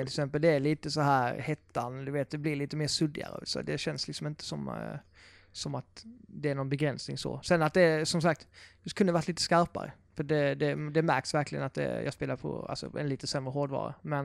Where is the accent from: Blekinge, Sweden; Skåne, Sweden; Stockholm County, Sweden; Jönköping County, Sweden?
Blekinge, Sweden; jag var hemma i Blekinge här om helgen